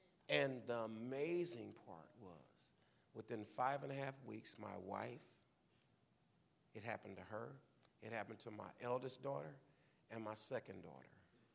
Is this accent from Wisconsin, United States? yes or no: yes; Wausau, Wisconsin, United States; I'm from Wausau. My wife from Compton.